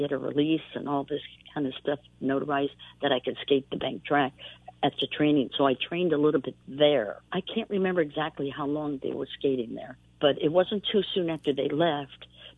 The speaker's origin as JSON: {"language": "English", "town": "San Francisco", "region": "California", "country": "United States", "tie": "born or raised there", "said": "Born and raised in San Francisco."}